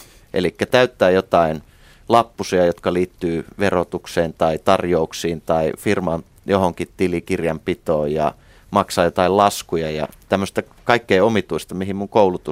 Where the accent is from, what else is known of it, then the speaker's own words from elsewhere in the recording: Säynätsalo, Central Finland, Finland; Niin, mä oon lapsuuteni ja nuoruuteni Säynätsalossa, joka nykyään siis kuuluu Jyväskylään, osa Jyväskylää, mutta silloin kun mä siellä lapsuuttani vietin, niin se oli oma itsenäinen kunta, pyöreästi 3000 asukkaan kunta